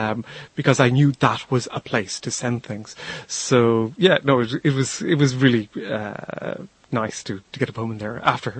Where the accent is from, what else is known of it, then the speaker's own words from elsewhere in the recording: Dublin, Leinster, Ireland; the waves of the sea where I was brought up in Dublin on the coast